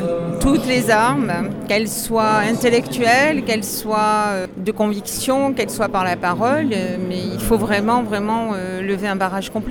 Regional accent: Marseille, Provence-Alpes-Côte d'Azur, France; alors que je suis de Marseille

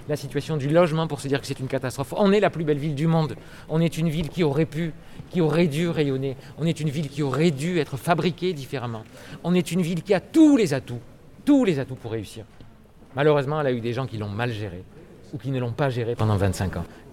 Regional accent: Marseille, Provence-Alpes-Côte d'Azur, France; Tout ça, on n'y a pas droit quand on est un petit Marseillais. Alors, de quoi on vit quand on est à Marseille?

